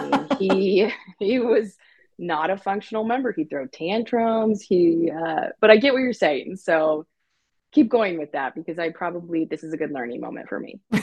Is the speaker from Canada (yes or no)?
no; Nebraska, United States; probably because I'm from Nebraska.